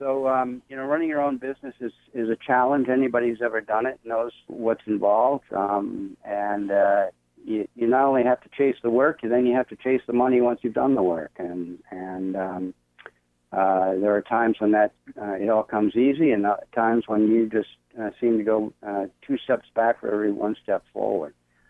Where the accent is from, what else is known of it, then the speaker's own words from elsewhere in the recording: Middleton, New Hampshire, United States; I'm the school district moderator in my hometown of Middleton